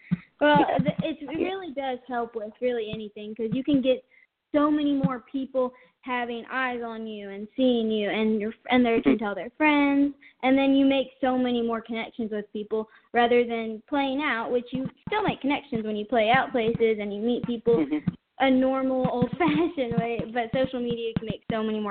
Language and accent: English; Spartanburg, South Carolina, United States; we were at my hometown, Spartanburg, South Carolina, and we were just in the mall and everything